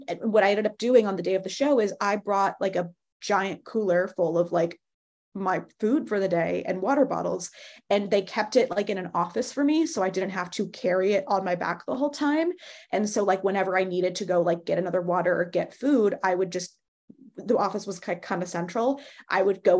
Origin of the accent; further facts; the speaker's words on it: United States; which makes me really sad as an American because I know that like they have to get really popular to come over here.